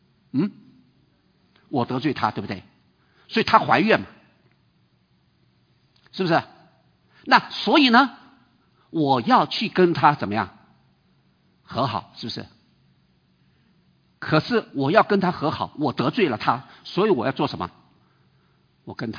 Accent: China; 我们中国人大概都比较用这一套方法，对不对？

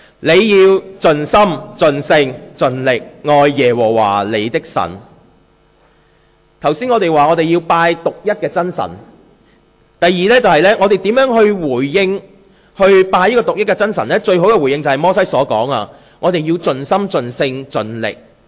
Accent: Guangdong, China

